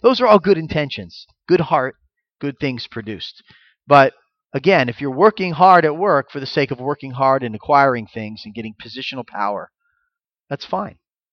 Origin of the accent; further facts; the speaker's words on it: Florida, United States; I'm from Florida. We have hurricanes in Florida.